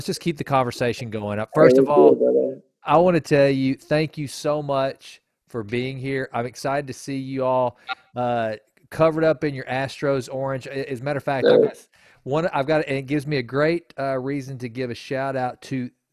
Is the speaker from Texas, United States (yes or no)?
yes; Sulphur Springs, Texas, United States; whenever I was growing up, I grew up in Sulphur Springs.